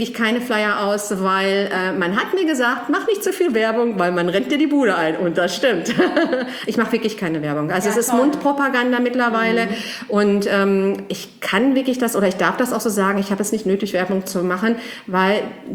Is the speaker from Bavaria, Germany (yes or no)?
no; Herten, North Rhine-Westphalia, Germany; und ich komme aus dem Lebensort Herten-Westerholt.